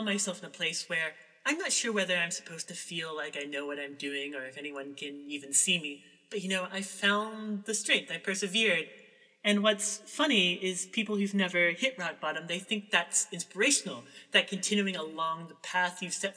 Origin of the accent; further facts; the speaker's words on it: the South, United States; accent: southern twang; Well, you know, I grew up in the South, and for a while I talked like the people around me.